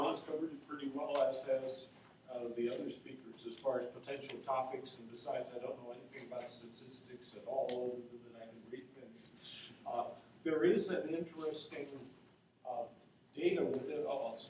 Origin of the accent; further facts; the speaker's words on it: Arizona, United States; I come from Arizona, where we're content with like a dozen.